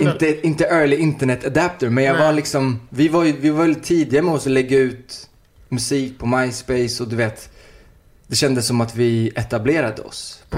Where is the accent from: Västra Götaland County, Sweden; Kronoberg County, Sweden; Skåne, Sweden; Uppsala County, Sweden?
Västra Götaland County, Sweden; Uddevalla; för att jag kom ju från Uddevalla, det var en liten stad.